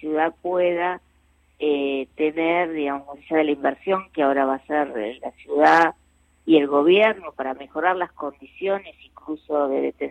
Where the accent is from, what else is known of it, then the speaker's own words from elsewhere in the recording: Buenos Aires, Argentina; hay que señalarlo y hay como porteño, digamos, reclamarlo, ¿no?